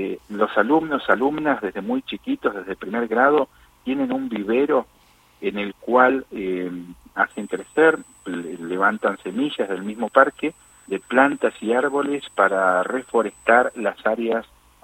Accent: Esquel, Chubut, Argentina; Yo soy nativo de Esquel.

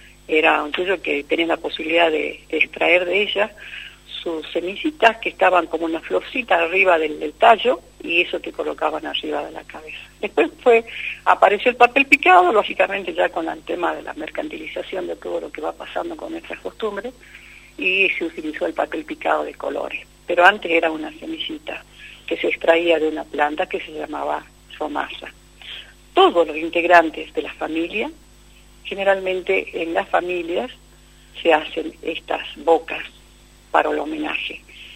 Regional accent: La Quiaca, Jujuy, Argentina; Yo soy de Yari, de La Quiaca, y de ahí vengo con mis costumbres a la ciudad de San Salvador de Jujuy. Desde Yari, que es límite con Bolivia

